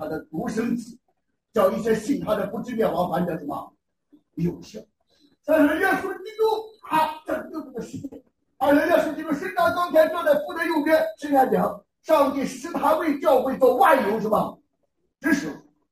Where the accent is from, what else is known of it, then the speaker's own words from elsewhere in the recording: China; 所以我们有的时候我们中国人，哎，这人没有眼光